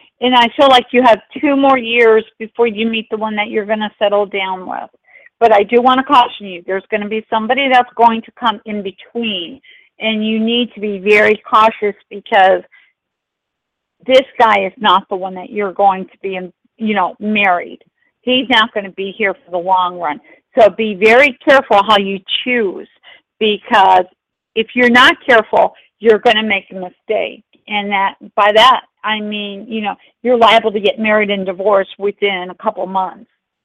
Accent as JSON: {"language": "English", "town": "Oak Park", "region": "Illinois", "country": "United States", "tie": "born there", "said": "I was born in Oak Park, Illinois also, so there were three Illinoisers here."}